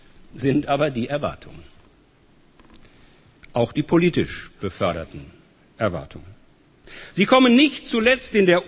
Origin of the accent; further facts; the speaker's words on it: Bochum, North Rhine-Westphalia, Germany; Als Bochumer, also als jemand, der aus dem Ruhrgebiet kommt